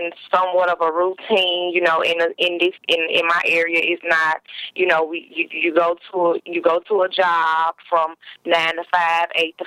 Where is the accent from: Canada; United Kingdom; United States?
United States; Mississippi; I'm calling from Hattiesburg, Mississippi.